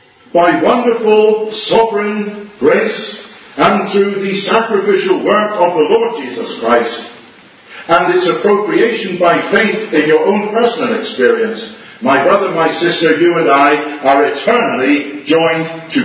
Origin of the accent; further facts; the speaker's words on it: Plymouth, South West England, United Kingdom; I was brought up amongst the Plymouth Brethren, but that's simply because I was born in Plymouth.